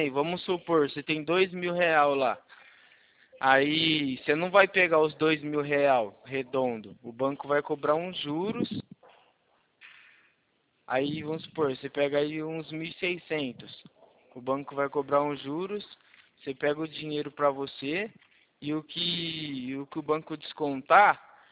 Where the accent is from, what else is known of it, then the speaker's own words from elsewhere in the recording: São Carlos, São Paulo, Brazil; Eu sou daqui de São Carlos.